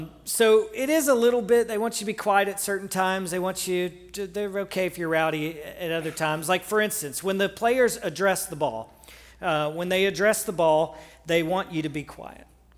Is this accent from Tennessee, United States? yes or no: yes; Memphis, Tennessee, United States; But I grew up in the Memphis, Tennessee area